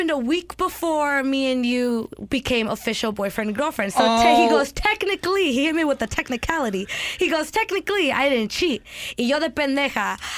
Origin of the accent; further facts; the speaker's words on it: California, United States; Because I'm from the Bay. When we dance, we really dance.